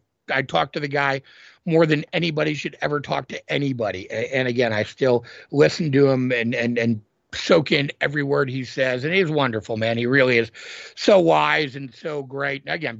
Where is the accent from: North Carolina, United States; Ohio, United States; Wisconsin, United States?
Wisconsin, United States; Green Bay; now in Los Angeles, United States; I'm from Green Bay. I got on a Greyhound bus, moved to LA.